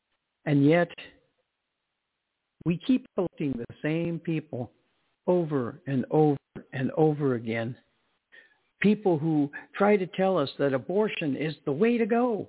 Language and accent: English; New Mexico, United States; I am from New Mexico, probably one of the most liberal states in the United States.